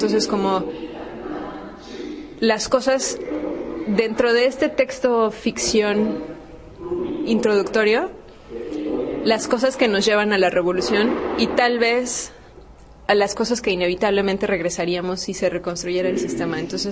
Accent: Mexico; Como que, como mexicanos, ¿qué vamos a hacer al respecto?

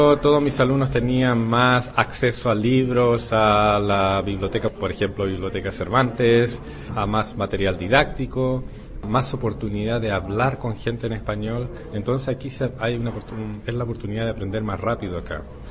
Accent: Chile; also born or lived in Prague, Czech Republic; now in China; yo vengo de Chile, Extrañaba acá en Praga, digamos, los productos del mar, como los mariscos. Y ahora vivo en la costa en China

